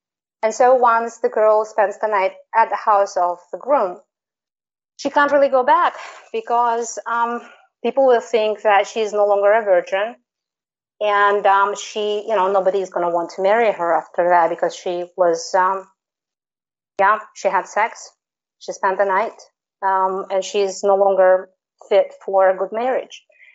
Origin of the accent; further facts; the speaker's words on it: Kyrgyzstan; she actually was very surprised to find out that I was from Kyrgyzstan.